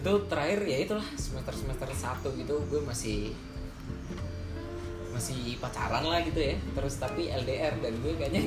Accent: Batang, Central Java, Indonesia; also born or lived in Kendal; Gue dari Batang cuy.

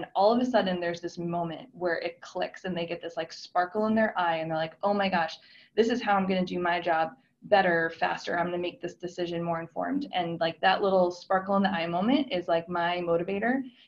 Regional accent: Chicago, Illinois, United States; I'm from Chicago.

